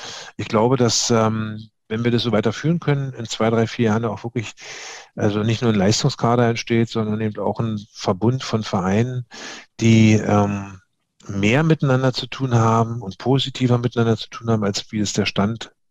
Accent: Berlin, Germany; während wir so angekommen sind, so als Berliner Rotze, ne?

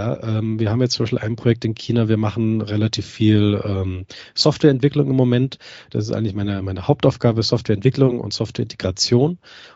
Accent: Germany; Also ich komme ja aus Deutschland

